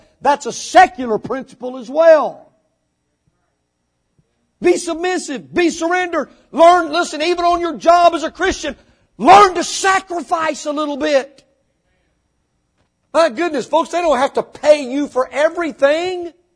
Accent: Mississippi, United States; I was born and raised in Mississippi. I'm not very smart

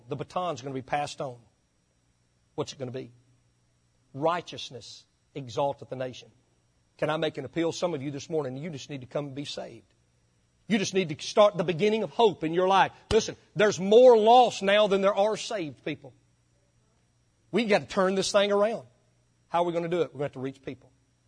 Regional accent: United States; I'm an American. That's what I am.

